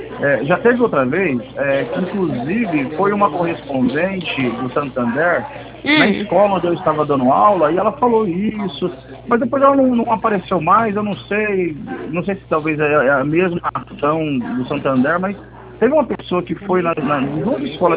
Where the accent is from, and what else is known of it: Araçatuba, São Paulo, Brazil